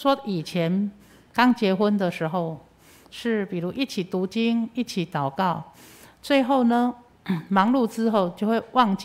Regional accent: Chiayi, Taiwan; 因为我们都是嘉义人

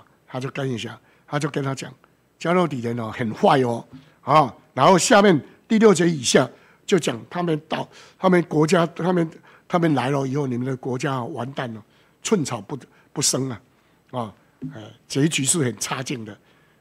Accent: Taiwan; 那好像我们台湾人说

